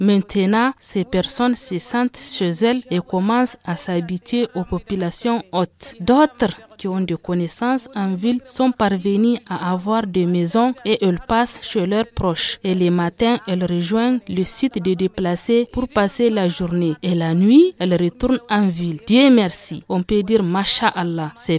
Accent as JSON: {"language": "French", "town": "Bankilaré", "region": "Tillabéri", "country": "Niger", "said": "contrairement au jour où elles sont arrivées ici chez nous à Bankilaré"}